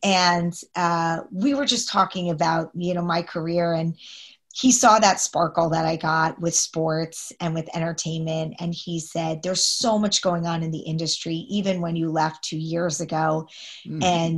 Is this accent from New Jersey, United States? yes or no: yes; New Jersey, United States; going back to my horse racing roots, you know, growing up around Monmouth Park, knowing how progressive New Jersey was